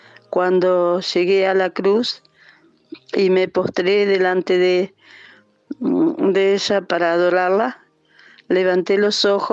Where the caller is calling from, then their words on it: Buenos Aires, Argentina; de Buenos Aires